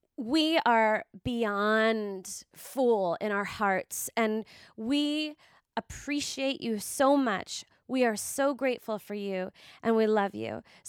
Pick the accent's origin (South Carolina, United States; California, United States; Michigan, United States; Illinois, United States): California, United States; also born or lived in Boston; because I'm from the Bay Area and I lived here for 7 years. So this is like my other home.